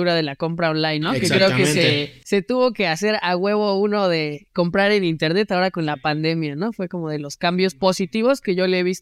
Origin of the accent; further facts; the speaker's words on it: Mexico; como buen mexicano al chingue su madre.